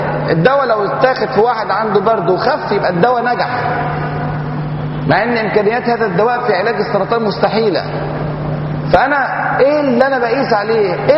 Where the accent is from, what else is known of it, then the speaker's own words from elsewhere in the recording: Egypt; مغايرة تماما للظروف الموجودة عندنا في مصر